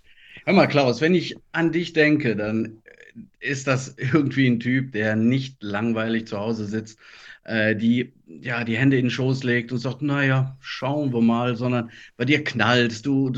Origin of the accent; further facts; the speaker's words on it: Düsseldorf, North Rhine-Westphalia, Germany; ich komme aus Düsseldorf